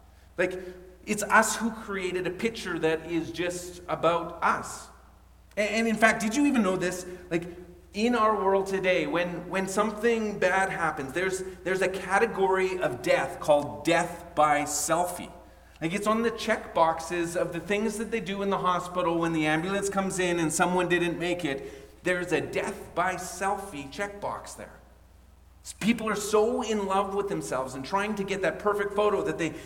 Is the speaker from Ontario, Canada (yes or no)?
no; Alberta, Canada; I grew up in Alberta. My experience of the lake was you could walk a mile out and maybe your knees would get wet